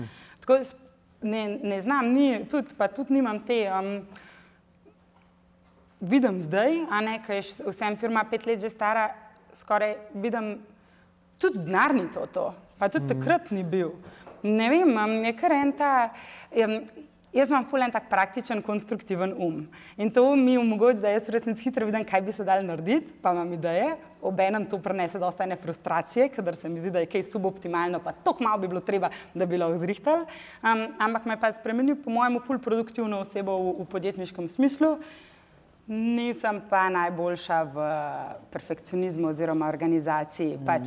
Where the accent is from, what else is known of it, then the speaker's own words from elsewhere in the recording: Brod, Central Slovenia, Slovenia; Jaz sem iz Broda. Ko smo ravno prav ven iz Ljubljane